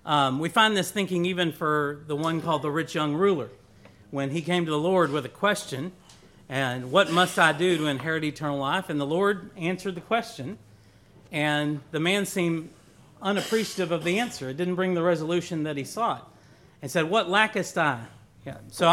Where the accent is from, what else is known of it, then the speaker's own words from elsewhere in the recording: Luling, Texas, United States; You know, we didn't grow up in Luling. That's what I tell people now. We grew up outside of Luling, right? Luling was town, right? Lockhart was the city, right?